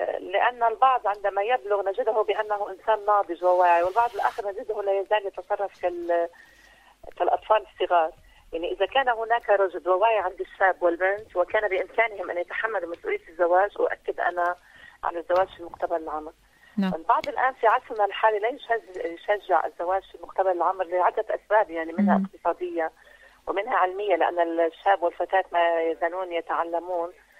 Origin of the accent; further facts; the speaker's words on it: Lebanon; يعني من المؤسف جدا يعني عندنا في لبنان أجد بأن هناك أناس قد زوجوا أبنائهم